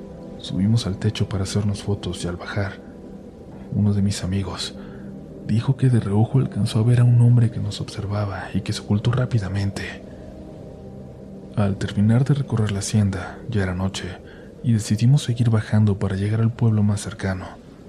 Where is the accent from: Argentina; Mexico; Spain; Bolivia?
Mexico; Morelia, Michoacán; Soy de Morelia, Michoacán, ciudad que recientemente se ha vuelto popular en el mundo del ciclismo por su ubicación ideal para tomar rutas de montaña y de ruta.